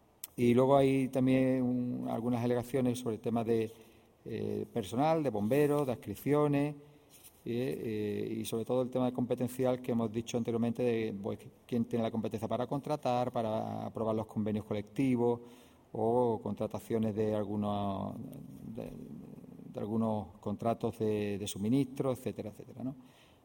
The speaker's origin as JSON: {"language": "Spanish", "town": "Málaga", "region": "Andalusia", "country": "Spain", "said": "cómo somos los malagueños, ¿no? Gente alegre, que nos gusta chocar la mano y dando un abrazo y estar juntos"}